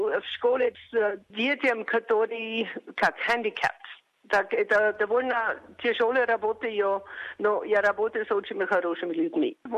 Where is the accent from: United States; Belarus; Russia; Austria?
Austria; Vienna; до Вены, до моего родного города в Австрии.